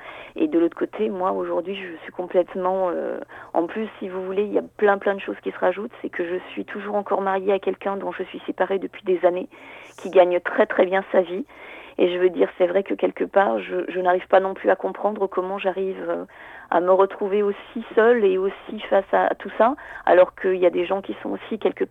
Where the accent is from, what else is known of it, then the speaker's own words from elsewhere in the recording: Strasbourg, Grand Est, France; Strasbourg est ma ville natale, hein, c'est une ville où j'y ai passé les 30 dernières années, et en fait, si vous voulez, je suis aujourd'hui dans le sud